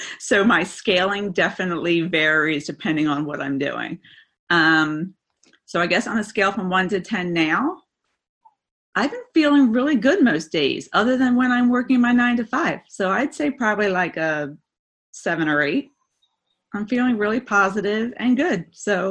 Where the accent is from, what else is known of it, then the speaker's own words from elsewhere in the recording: Pennsylvania, United States; I'm from Pennsylvania and I am feeling pretty good.